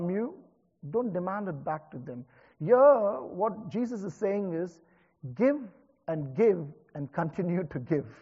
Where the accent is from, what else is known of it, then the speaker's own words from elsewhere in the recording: India; And I come from India where it's a constant struggle and battle